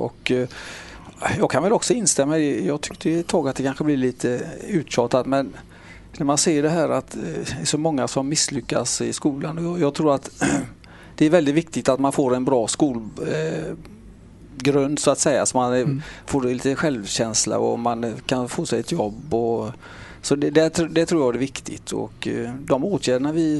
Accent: Lunden, Västra Götaland County, Sweden; now in Partille, Sweden; Jag är född och uppvuxen i Lunden. Flyttade till Partille 1971 när Björnhammen var nytt. Sedan flyttade vi till Oxled och sen har jag bott i Partille sedan dess.

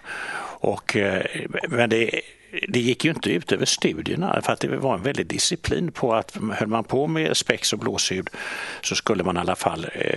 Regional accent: Gothenburg, Västra Götaland County, Sweden; now in Partille, Sweden; Jag är från Göteborg.

